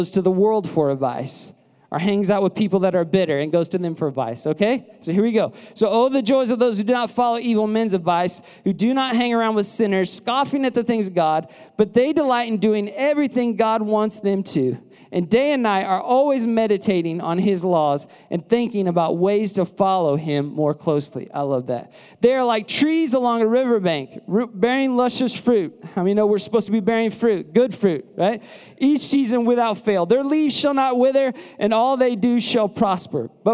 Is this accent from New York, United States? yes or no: no; St. Louis, Missouri, United States; And we're out here hiking, you know, we're from St. Louis.